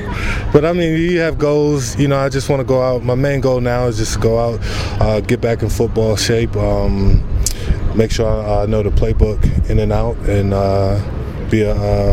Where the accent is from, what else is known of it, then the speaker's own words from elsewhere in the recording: New York, United States; I'm originally from New York, so I'm an East Coast guy, so it feels good to be back on the East Coast.